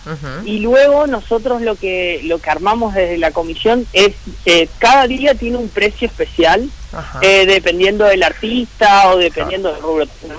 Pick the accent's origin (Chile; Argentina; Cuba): Argentina; Misiones; como todos nosotros que somos de Misiones ya sabemos que el clima hasta hay que esperar hasta último momento